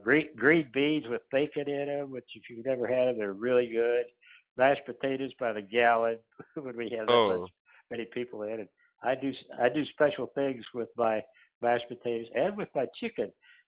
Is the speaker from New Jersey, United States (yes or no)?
no; West Virginia, United States; I'm from the South. I'm from West Virginia, where the hillbillies are.